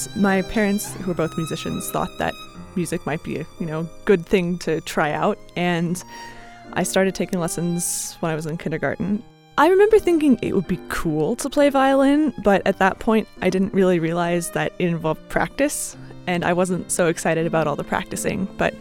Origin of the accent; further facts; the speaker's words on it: Denver, Colorado, United States; I'm 17 years old. I play the violin. I'm from Denver. I've lived my entire life in Colorado.